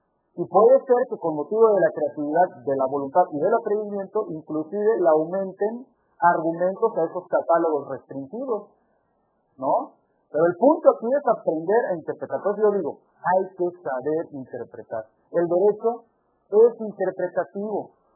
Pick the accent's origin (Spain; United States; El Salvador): United States; me refiero a nosotros como americanos